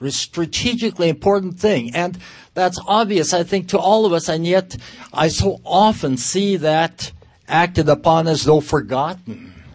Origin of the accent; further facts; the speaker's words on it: California, United States; I'm from the Bay Area, KPFA.